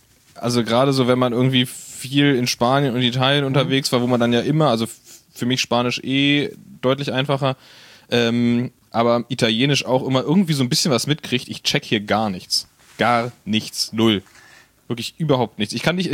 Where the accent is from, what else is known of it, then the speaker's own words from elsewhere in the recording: Berlin, Germany; Als Berliner fühlt man sich, glaube ich, hier schon wohl.